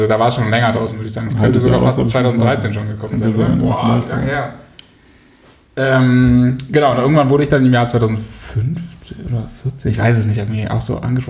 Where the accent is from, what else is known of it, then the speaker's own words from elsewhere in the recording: Switzerland; Ich komme ja aus der Schweiz.